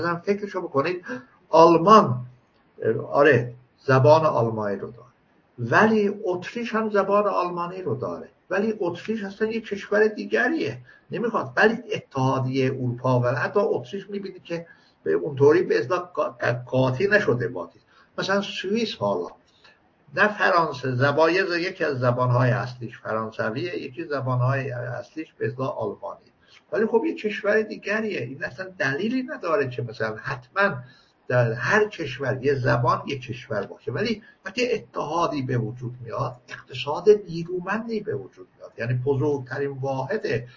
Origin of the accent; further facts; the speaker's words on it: Iran; مثلا ما که ترک هستیم چون من از ظاهرا به اسلام میگن آه اینا از نژاد به اسلام چیز هست، یه اختای تختای هست، خب من چه کار کنم؟ من ایرانی میدونم اصلا خودم رو، فقط آذربایجان نه، من در هر نقطه ایران خانه من